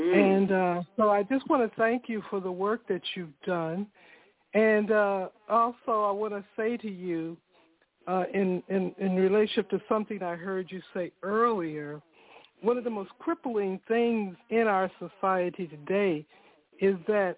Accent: Chicago, Illinois, United States; also born or lived in Tennessee, United States; I began farming in 1966-67 in Tennessee. A group of us from the city, I was born and raised in Chicago, but a group of us from the city

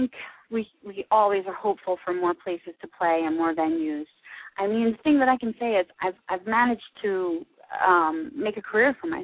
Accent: Philadelphia, Pennsylvania, United States; I mean, I was born in Philly, was raised in Philly, and I've worked here.

